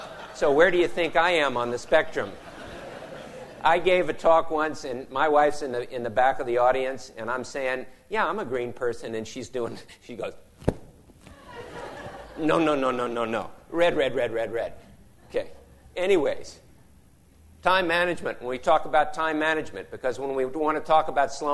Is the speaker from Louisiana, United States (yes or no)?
yes; New Orleans, Louisiana, United States; I grew up here in New Orleans, and I lived in the same house from the time I was a year and a half old till the time I was 18.